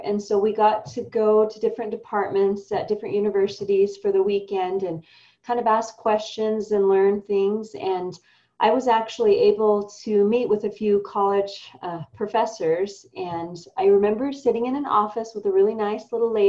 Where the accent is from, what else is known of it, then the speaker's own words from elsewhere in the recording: Idaho Falls, Idaho, United States; Yeah, I grew up in Idaho Falls and still live there this day, raising my family here.